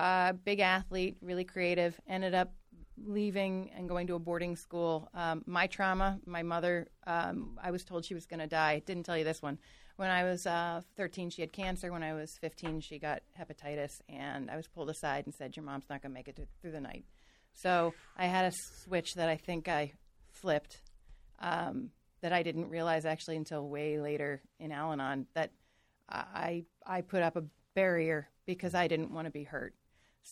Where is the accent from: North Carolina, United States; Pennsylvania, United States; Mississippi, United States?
Pennsylvania, United States; Malvern; Out in Malvern when no one lived there, on a little farm. I guess had a normal upbringing.